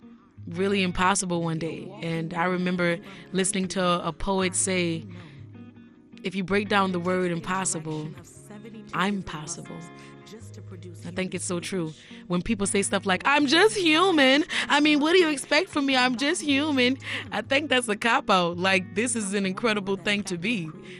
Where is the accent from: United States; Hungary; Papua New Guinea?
United States; New Orleans, Louisiana; And we are from New Orleans, Louisiana.